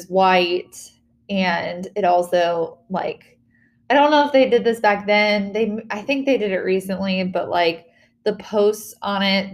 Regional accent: Virginia, United States; also born or lived in Maine; So my family is from Maine. I'm not from Maine. I was born in Virginia. I lived in Maine for about 5 years, but I pretty much spent most of my life in Virginia.

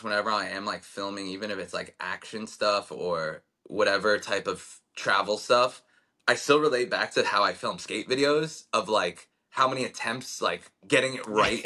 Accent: New York, United States; Like, we're from New York. We grew up mostly in Long Island.

